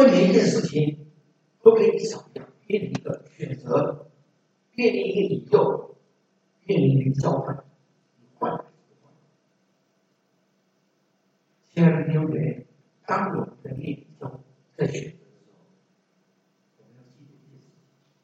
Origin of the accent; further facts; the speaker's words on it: China; 何况我们是中国人